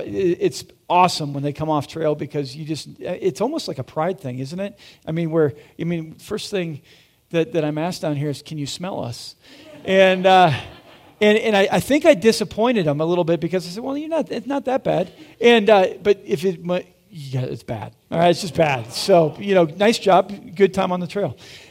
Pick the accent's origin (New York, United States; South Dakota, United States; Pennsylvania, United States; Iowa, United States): South Dakota, United States; That was never the case when I grew up in South Dakota, right? You know, that's just not the way it worked there.